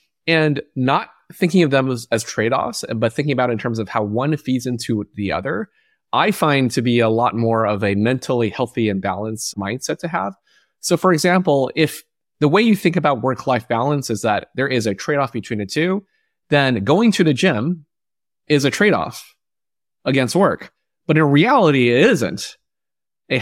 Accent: Dalian, Liaoning, China; I grew up in China. So I was born there in a northern part of China called Dalian. And I was raised by my grandparents up to age 4.

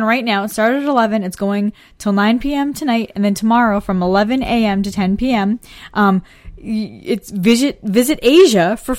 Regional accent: Boston, Massachusetts, United States; accent: Boston; I was. I had a fun trip. Ate lots of lobster.

